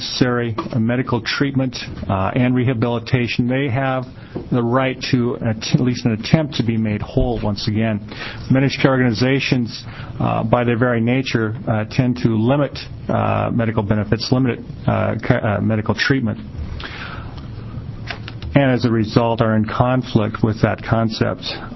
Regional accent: Albany, Oregon, United States; I'm from Albany.

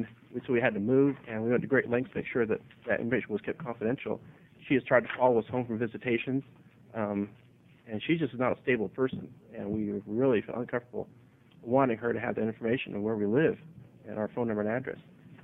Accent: Eugene, Oregon, United States; I've been a foster parent with my wife for about 5 years. We're from Eugene.

